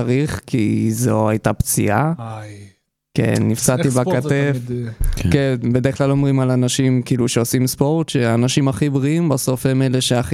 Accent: Ashkelon, Southern District, Israel; אני מגיע מאשקלון, אז קודם כל טיפה עליי. אני … אני בן 22 מאשקלון.

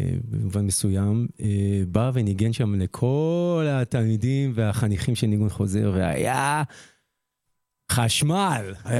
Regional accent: Talmon, Judea and Samaria Area, Israel; אני בא מתלמון.

